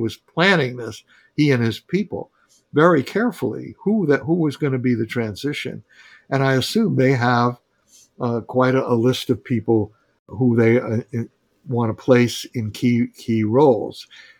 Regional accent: New York, United States; When I was growing up in New York after World War II, there was a vast public housing program

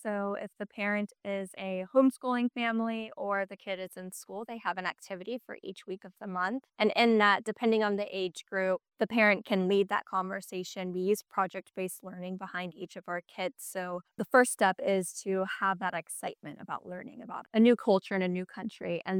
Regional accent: Guam; now in United States; No one knew where Guam was, and definitely no one knew who Chamorros were. So I was … from Guam.

